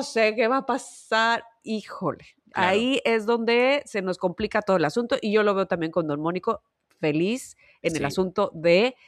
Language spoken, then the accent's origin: Spanish; Monterrey, Nuevo León, Mexico; O sea, yo vengo de Monterrey